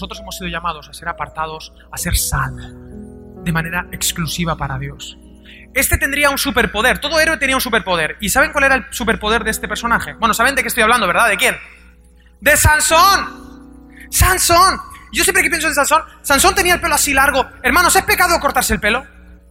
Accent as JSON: {"language": "Spanish", "country": "Spain", "said": "pero yo soy español, soy medio bruto."}